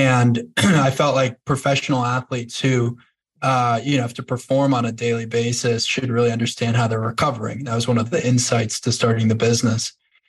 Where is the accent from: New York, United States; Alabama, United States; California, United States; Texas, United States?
New York, United States; I grew up on North Shore of Long Island. As a kid, I was kind of always into sports and exercise.